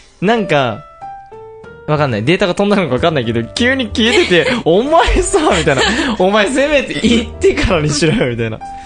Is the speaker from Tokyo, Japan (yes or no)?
yes; Tokyo, Japan; 俺はもうずっとさ東京生まれ東京育ちとかじゃん。